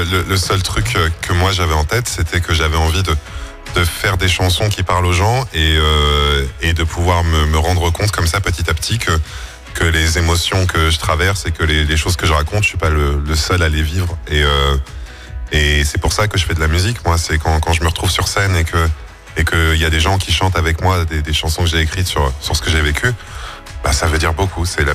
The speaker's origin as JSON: {"language": "French", "country": "Egypt", "tie": "born or raised there", "said": "quand moi j'étais petit, quand j'ai grandi en Égypte, mon papa me montrait Nagui sur TV5 Monde en me disant, tu vois, c'est un Égyptien qui parle français comme toi."}